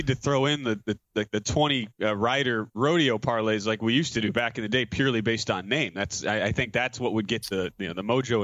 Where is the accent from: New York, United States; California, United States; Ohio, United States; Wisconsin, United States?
Wisconsin, United States; Milwaukee; I'm sorry, my hometown Milwaukee Bucks could not cover for you.